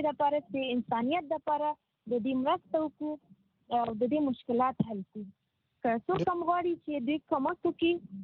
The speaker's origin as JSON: {"language": "Pashto", "country": "Afghanistan", "said": "ځکه چې موږ خپل افغان یو"}